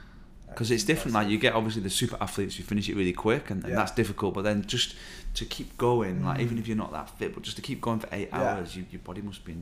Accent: Wigan, North West England, United Kingdom; But then we went running, like, in my hometown around Wigan.

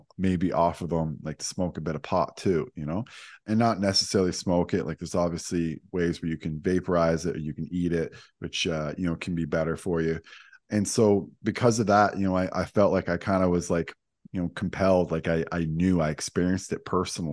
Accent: St. John's, Newfoundland and Labrador, Canada; So I'm from St. John's, Newfoundland. So if you know where that is, awesome. A lot of people don't know where that is. So that's where I grew up, did my degree in nutrition there.

